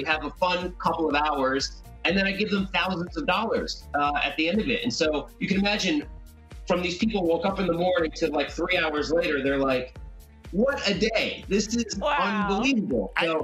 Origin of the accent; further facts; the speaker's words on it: New Jersey, United States; I'm from New Jersey. We actually filmed like two towns away from where I grew up.